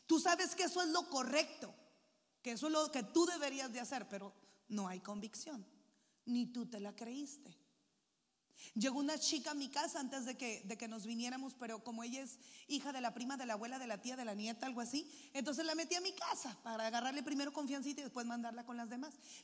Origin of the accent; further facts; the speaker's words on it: San Luis Río Colorado, Sonora, Mexico; born there; moved away; Yo nací en San Luis Río Colorado, Sonora, y después de unos años nos fuimos a vivir a Estados Unidos, y Dios y sus ocurrencias nos mandó a México otra vez.